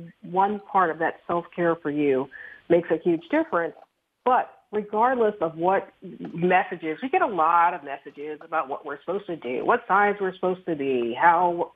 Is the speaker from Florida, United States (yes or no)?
yes; Miami, Florida, United States; born there; My sister and I was born in Miami. I have a twin, actually. My twin sister and I were the first babies in our family to be born in an integrated hospital.